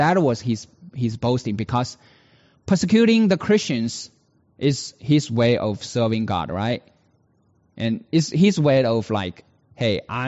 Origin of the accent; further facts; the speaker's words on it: China; as growing up in China